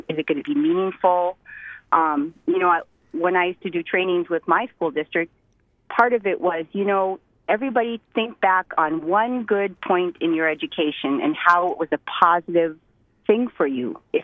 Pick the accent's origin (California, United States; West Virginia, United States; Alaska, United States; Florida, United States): Alaska, United States; Bethel; I'm from Bethel, Alaska, and I am a Yupik Eskimo woman with three children